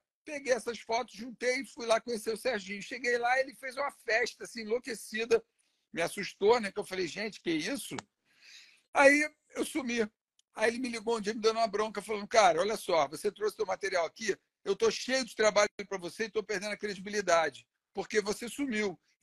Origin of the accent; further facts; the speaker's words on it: Rio de Janeiro, Brazil; Não, eu sou carioca e no Rio de Janeiro eu trabalhei dos 17, 18, 19 anos fazendo algumas figurações, alguns trabalhos.